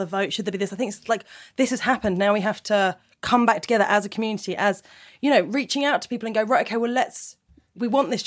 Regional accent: Portsmouth, South East England, United Kingdom; I come from Portsmouth.

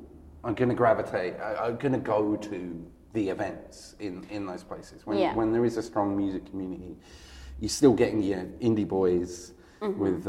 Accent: England, United Kingdom; As English people, we imagine Europe as something different to us.

